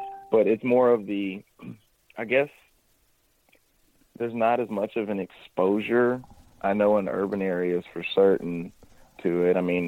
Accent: Missouri, United States; also born or lived in Kentucky; I was born in Kentucky, grew up in Missouri, and like Kentucky's further in the South.

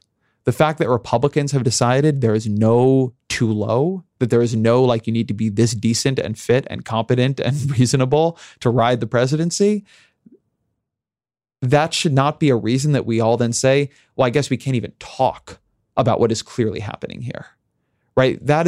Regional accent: United States; That if you're an American, I'm an American, you are part of this.

